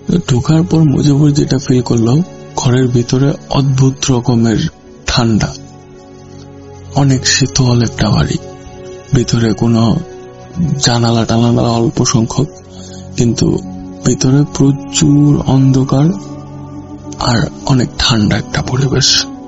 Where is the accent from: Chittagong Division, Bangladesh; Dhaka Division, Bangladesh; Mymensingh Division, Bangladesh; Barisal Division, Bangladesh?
Mymensingh Division, Bangladesh; Jamalpur; আমার বাড়ি হচ্ছে ময়মনসিংহে, ময়মনসিংহের একটু ভিতরের দিকে এলাকা। এটা হচ্ছে শেরপুর জামালপুর নামের কয়েকটা এলাকা আছে, চিনেন কিনা জানি না। জামালপুরে হচ্ছে আমার বাড়ি।